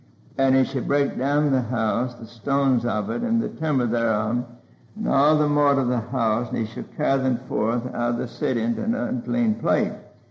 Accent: Pigeon Mountain, Arkansas, United States; born there; When I was born on Pigeon Mountain, North Arkansas, we were scared to death of pneumonia.

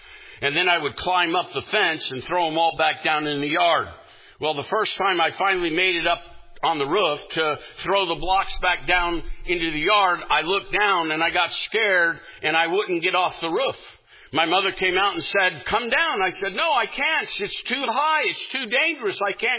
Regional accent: United States; I grew up here in the United States.

